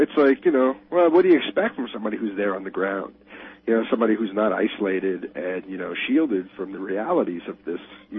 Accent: New York, United States; I was, you know, growing up in New York, that's the fast lane.

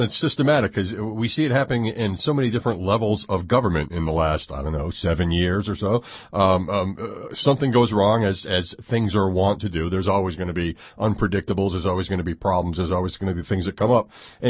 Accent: Canada; as a Canadian, and obviously somebody who is

